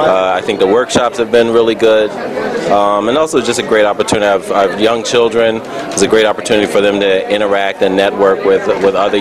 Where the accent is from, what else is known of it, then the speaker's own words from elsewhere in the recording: Philadelphia, Pennsylvania, United States; I'm from Philadelphia.